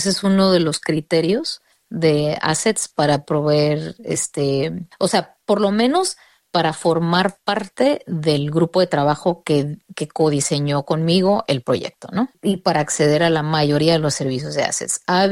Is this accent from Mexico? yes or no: yes; Mexico; Por ejemplo, yo soy mexicana, ¿no?